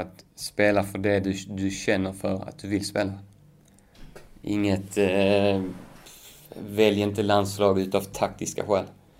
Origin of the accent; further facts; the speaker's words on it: Sweden; Jag är uppvuxen här i Sverige. Född utvuxen, så att och jag säger mig som svensk såklart med påbord därifrån.